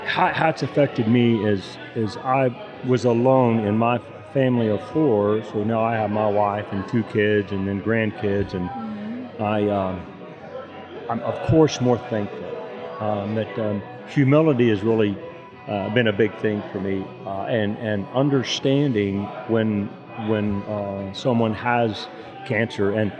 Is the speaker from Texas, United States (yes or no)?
yes; Brownfield, Texas, United States; also born or lived in Lubbock; now in Amarillo, United States; I moved from Brownfield, Texas, then to Lubbock at Texas Tech, and then in 1977 came to Amarillo to open a business here, and I've been here ever since.